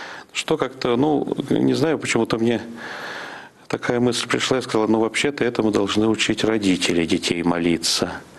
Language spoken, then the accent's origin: Russian; Tomsk, Tomsk Oblast, Russia; в Томске я родился, и в Томске было всего два действующих храма. Вот я вырос в Петропавловском соборе города Томска.